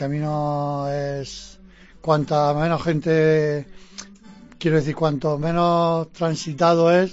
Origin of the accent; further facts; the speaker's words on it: Murcia, Region of Murcia, Spain; Soy de Murcia.